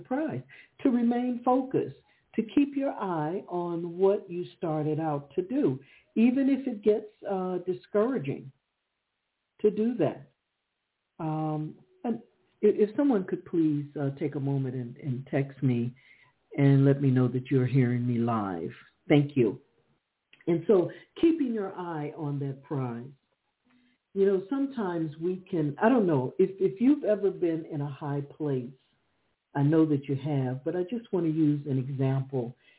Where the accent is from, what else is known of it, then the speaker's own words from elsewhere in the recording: Chicago, Illinois, United States; Well, I'm a city girl. I'm from Chicago.